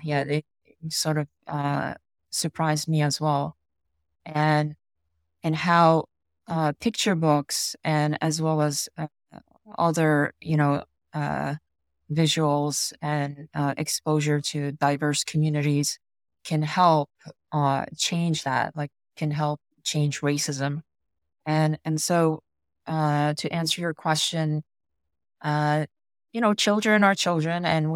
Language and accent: English; United States; And I grew up here in America, and I didn't feel the representation as growing up. Came here when I was 7 years old.